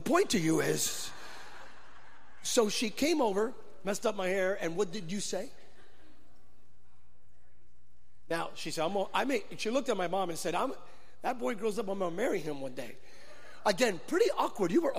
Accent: Puerto Rico; We're from Puerto Rico. Somos de Puerto Rico.

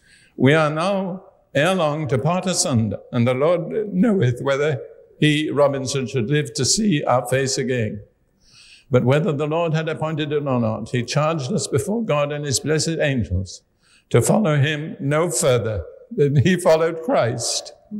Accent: Cambridge, East of England, United Kingdom; And here I am from Cambridge, And I've become slightly proud of Cambridge in the light of that.

